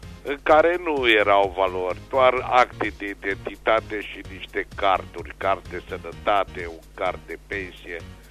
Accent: Reșița, Caraș-Severin, Romania; sunt din Reșița.

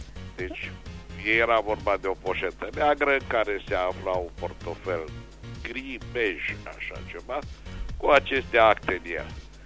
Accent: Reșița, Caraș-Severin, Romania; sunt din Reșița.

